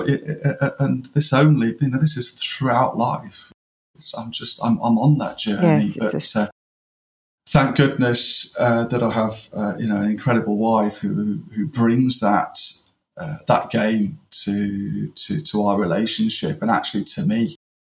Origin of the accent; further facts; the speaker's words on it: Yorkshire and the Humber, United Kingdom; I'm a Yorkshireman. Do you know what I mean? A spade's a spade. We do a day's graft, and you get paid for it.